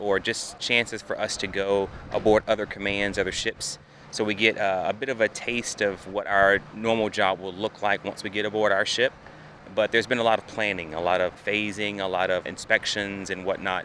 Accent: North Carolina, United States; I'm from North Carolina, by way of many other states, and now my home of record is in Pennsylvania.

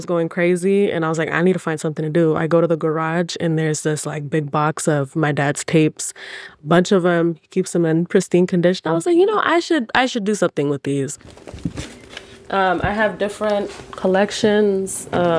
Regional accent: United States; my experiences being, you know, Sudanese and growing up in the States

